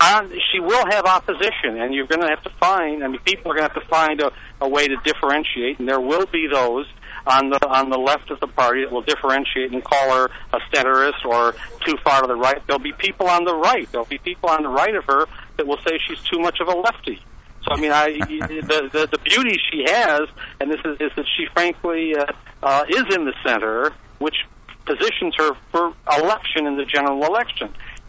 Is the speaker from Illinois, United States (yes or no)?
yes; Chicago, Illinois, United States; I grew up in Chicago when the joke used to be that six people voted and four were dead